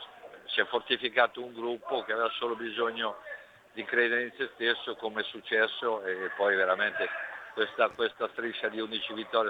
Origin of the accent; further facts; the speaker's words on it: Ancona, Marche, Italy; chiaramente da anconetano il cuore rimane sempre lì al primo posto